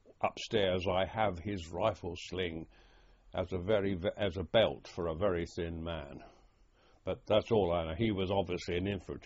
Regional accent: Twickenham, London, United Kingdom; born there; I was born in Twickenham, Tower Road, Twickenham, on the 3rd of October 1919.

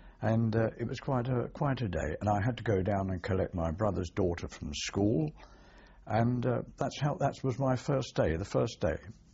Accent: Camden Town, London, United Kingdom; Yes, I grew up in Camden Town.

